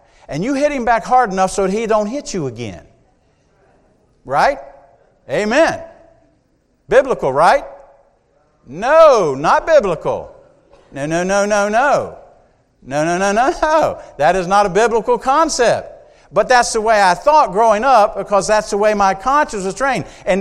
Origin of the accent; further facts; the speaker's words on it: the South, United States; I was raised in the South, and my father was a good Southern gentleman, a man of his word, an honest man.